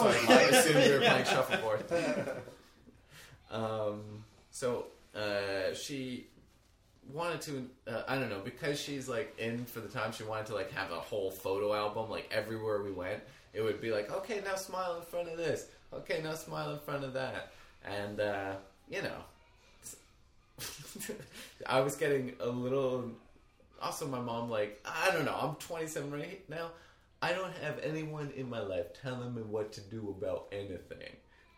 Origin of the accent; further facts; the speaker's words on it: East Coast, United States; You know, because I'm from the East Coast.